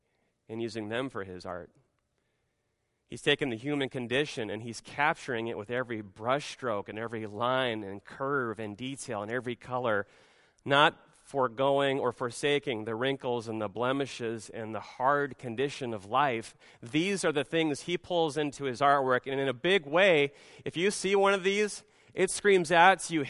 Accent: Nebraska, United States; venture off to the frozen land that is Nebraska, my home state

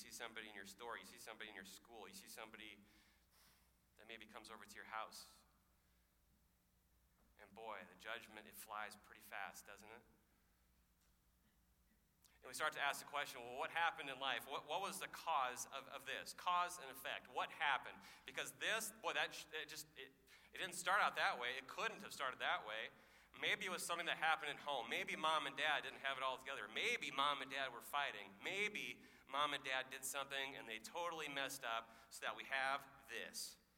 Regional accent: Nebraska, United States; what's been going on in my home state of Nebraska

